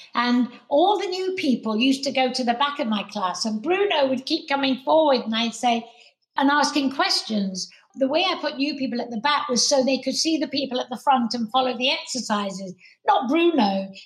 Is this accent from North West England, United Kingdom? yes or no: yes; Manchester, North West England, United Kingdom; It's Manchester. It's my hometown.